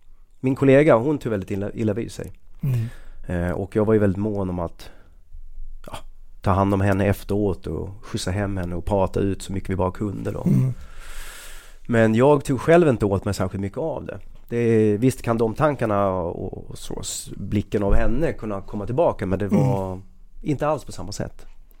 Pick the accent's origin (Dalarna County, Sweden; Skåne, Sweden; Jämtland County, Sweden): Skåne, Sweden; alltså jag var ju typ skåning i Stockholm typ.